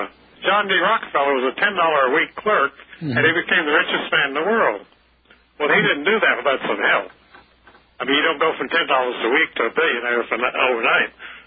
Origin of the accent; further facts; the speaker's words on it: Virginia, United States; In fact, I'm in trouble right here in Virginia, my home state, because I keep exposing this state as being run by the Rothschilds.